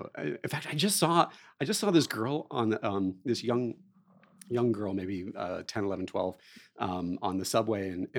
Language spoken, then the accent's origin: English; Ohio, United States; I'm originally from Ohio.